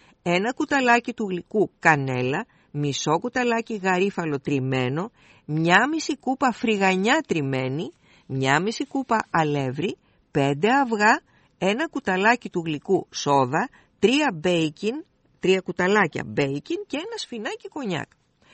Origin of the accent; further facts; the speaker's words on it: Peloponnese, Greece; στην πατρίδα μου την Αρκαδία